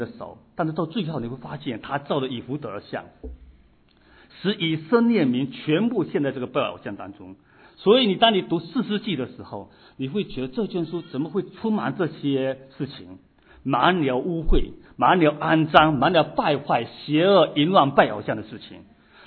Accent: China; 因为我们知道我们从中国过来了

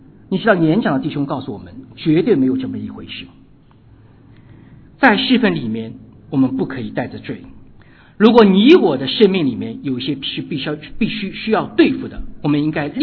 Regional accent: China; 我们中国人有一句话说，江山易改，本性难移。

